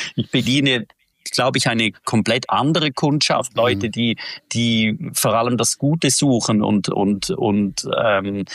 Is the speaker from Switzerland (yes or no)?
yes; Switzerland; Bei uns in der Schweiz